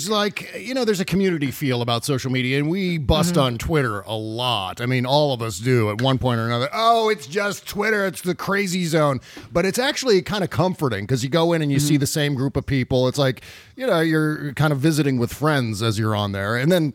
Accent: Upper Midwest, United States; accent: upper Midwest; See, that's my upper Midwest accent.

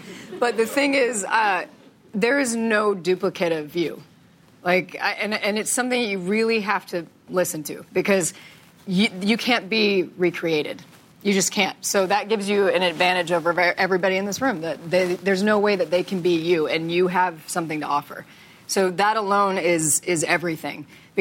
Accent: Texas, United States; I'm from Texas. I don't know the difference.

